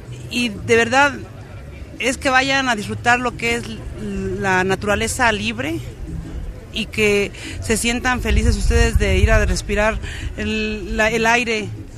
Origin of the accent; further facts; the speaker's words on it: Tlatlauquitepec, Puebla, Mexico; Venimos de Tlatlauquitepec, Puebla, pero dignamente venimos representando Puebla.